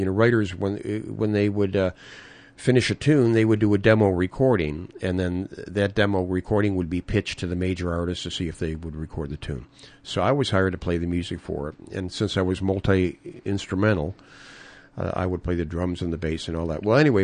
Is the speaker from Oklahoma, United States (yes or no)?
no; Hometown, Illinois, United States; I grew up in Illinois. I grew up in Hometown, Illinois, which is south of Chicago.